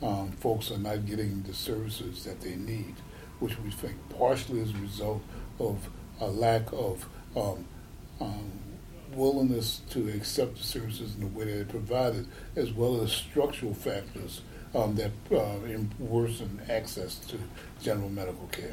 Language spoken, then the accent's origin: English; Virginia, United States; I'm originally from Virginia